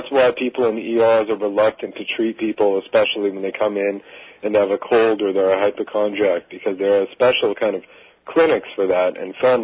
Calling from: Canada; Good, I'm just calling from Canada.

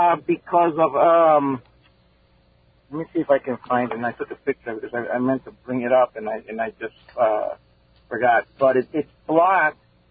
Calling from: The Bronx, New York, United States; The Bronx.

